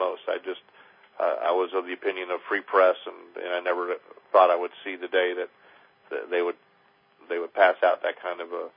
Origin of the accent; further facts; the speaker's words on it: New England, United States; also born or lived in Minnesota / South Carolina; I was born in Minnesota, grew up in New England, been down in South Carolina since the early 80s